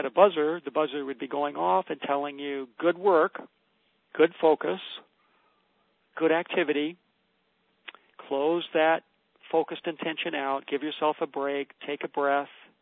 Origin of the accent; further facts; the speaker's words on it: Australia; now in London, United Kingdom; I'm an Australian, but have been living many years in London.